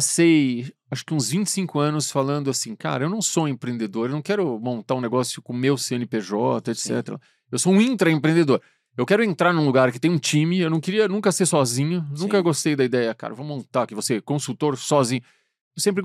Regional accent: Campinas, São Paulo, Brazil; Eu sou um cara, vim de Campinas, né?

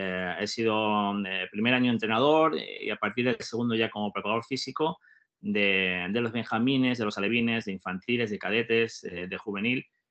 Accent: Arenas de San Pedro, Castile and León, Spain; De ahí me fui formando como jugador en mi pueblo, en Arenas de San Pedro, en un pueblecito de Ávila

